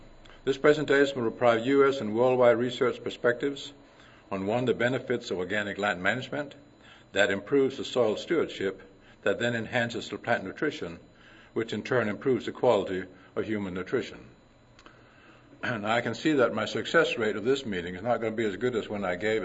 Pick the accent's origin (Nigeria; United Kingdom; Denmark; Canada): Denmark; English is a second language; When I was born and raised in Denmark and started farming when I was 15 years old